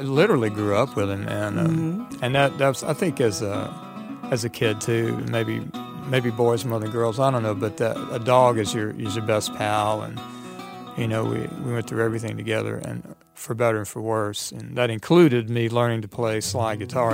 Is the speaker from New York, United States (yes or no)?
no; Jackson, Mississippi, United States; also born or lived in Canton; I was born in Canton, and then we moved to Jackson. We lived there for like 4 years, yeah.